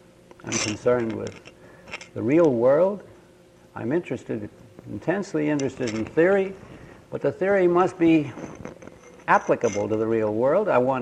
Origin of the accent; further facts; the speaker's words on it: Canada; came back to here in 1963 to Canada and lived here ever since. I am a Canadian.